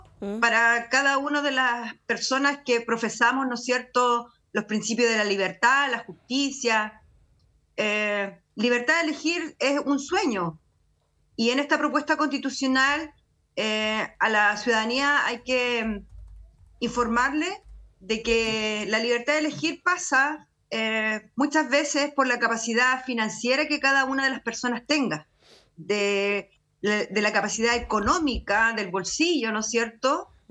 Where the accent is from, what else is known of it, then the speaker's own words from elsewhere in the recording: Atacama, Chile; soy de Atacama.